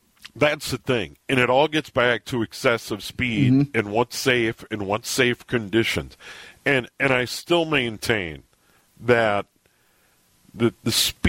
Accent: Minnesota, United States; I was born and raised here in the cities.

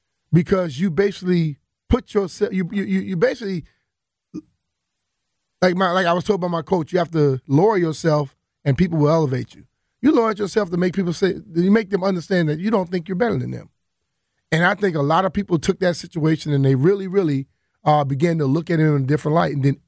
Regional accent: Chevy Chase, Maryland, United States; Growing up in Chevy Chase, I remember Sundays when the entire DMV came together in support.

